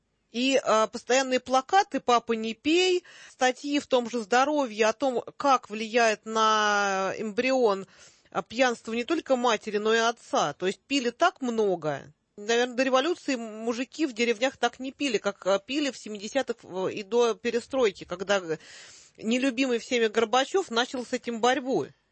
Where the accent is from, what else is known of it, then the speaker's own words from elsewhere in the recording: Bulgaria; я родом из Болгарии